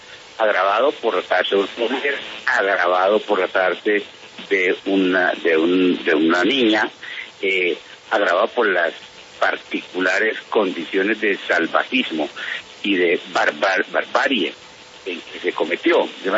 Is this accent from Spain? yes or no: no; Colombia; A mí si me preguntan como colombiano, yo me siento, digamos, tranquilo en este caso